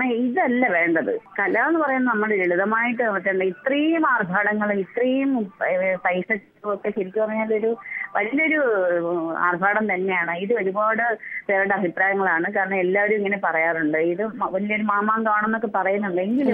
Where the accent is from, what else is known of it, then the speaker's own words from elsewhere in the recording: Thiruvananthapuram, Kerala, India; now in Chevayur, India; ഞാൻ ചേവായരുണ്ട്. ശരിക്കും സ്ഥലം തിരുവനന്തപുരമാണ്. ഞാൻ ഇവിടെ സെറ്റിൽഡ് ആണ്.